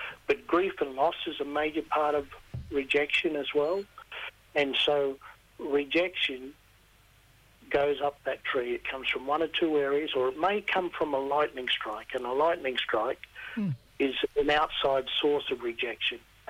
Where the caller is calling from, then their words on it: Narromine, New South Wales, Australia; I'm in my own hometown of Narromine in Wiradjuri country